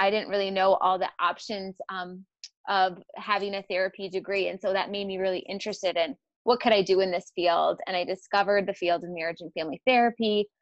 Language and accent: English; New York, United States; now in Rochester, United States; So I'm from Northern New York originally, an hour north of Syracuse. And then for the past 11 years, I've been in Rochester. I came here after college and I've been here ever since.